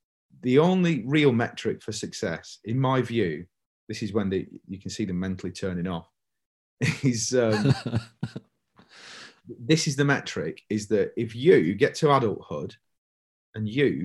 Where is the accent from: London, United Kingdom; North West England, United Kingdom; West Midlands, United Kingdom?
North West England, United Kingdom; even though we're from Lancashire